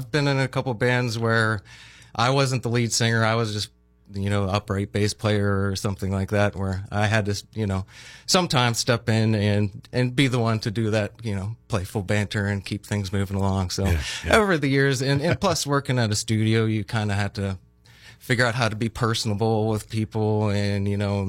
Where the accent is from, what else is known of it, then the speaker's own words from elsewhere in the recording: Butler, Pennsylvania, United States; Yes, I grew up in Butler. I graduated high school in Butler. I lived in Pittsburgh for a little while, but mostly I've been here